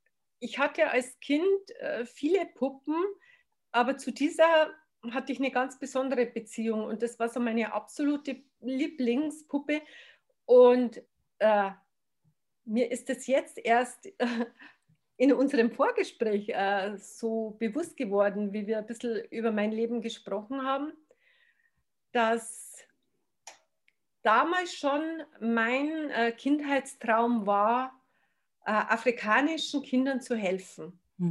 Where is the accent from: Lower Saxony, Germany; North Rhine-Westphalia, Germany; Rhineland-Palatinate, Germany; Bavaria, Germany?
Bavaria, Germany; Wir waren immer bei uns im Bayerischen Wald, haben viele Wanderungen gemacht, waren am Bachläufen.